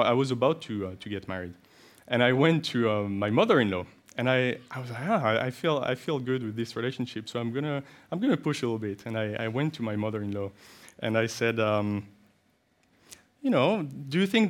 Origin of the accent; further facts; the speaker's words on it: France; I come from Western Europe. I come from France.